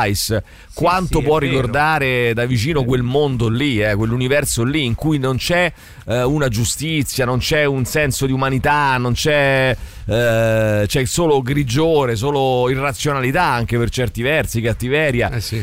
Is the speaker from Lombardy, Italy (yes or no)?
no; Apulia, Italy; anche io sono un pugliese cafone